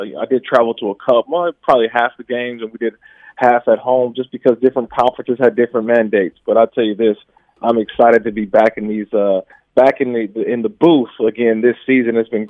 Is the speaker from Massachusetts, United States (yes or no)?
no; Oakland, California, United States; Like you mentioned, I'm from Oakland, California, so it stung a little bit because I have so many memories of watching the silver and black inside of the Coliseum there in Oakland.